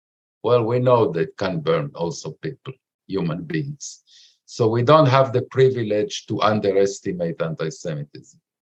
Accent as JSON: {"language": "English", "region": "Buenos Aires", "country": "Argentina", "tie": "born there", "first_language": "Spanish", "second_language": "English", "said": "we are both from Buenos Aires, Argentina. We are both of us were born in Buenos Aires, Argentina. We spoke in Spanish, I would say in the special Buenos Aires dialect of Spanish"}